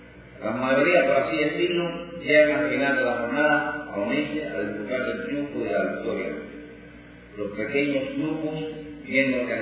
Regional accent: Cuba; porque soy cubano y todo lo que se haga por la libertad de Cuba

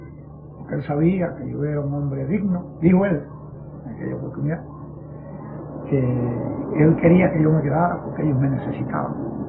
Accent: León, Camagüey, Cuba; vine para Camagüey, donde yo soy de León, la provincia de Camagüey, con mi familia.

